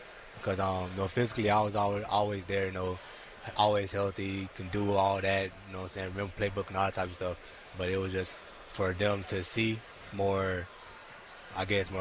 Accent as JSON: {"language": "English", "town": "Miami", "region": "Florida", "country": "United States", "tie": "born or raised there", "lives_now": "Houston, United States", "said": "Visited my hometown, down in Miami for a little bit."}